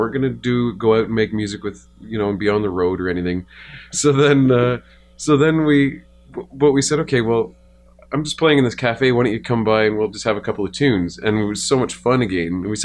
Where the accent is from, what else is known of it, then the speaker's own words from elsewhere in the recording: Ontario, Canada; I come from Manitoulin Island and moved to the city